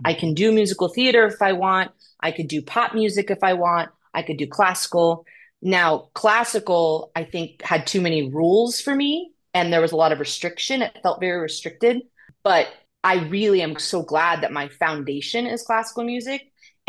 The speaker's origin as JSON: {"language": "English", "town": "Phillips", "region": "Maine", "country": "United States", "tie": "born or raised there", "said": "where I grew up in Maine, it was a very small town called Phillips, Maine, and there wasn't a lot to do."}